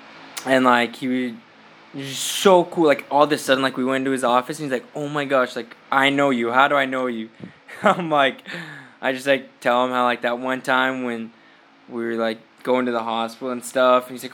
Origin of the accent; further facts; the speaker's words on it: United States; I know, I'm kidding, I'm American.